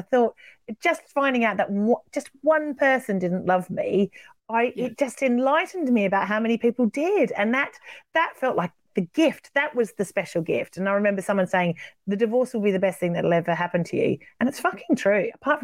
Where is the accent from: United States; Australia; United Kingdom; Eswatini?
Australia; I'm Australian.